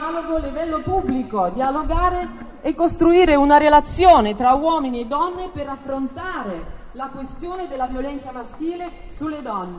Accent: Russia; Italian is a second language; now in Italy; Io sono russa e ho 42 anni.

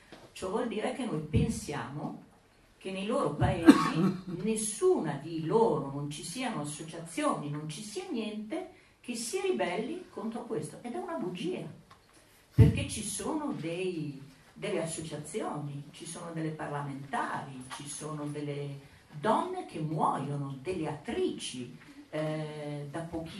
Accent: Vicenza, Veneto, Italy; io ero nel Veneto, io sono vicentina, a trovare i miei genitori

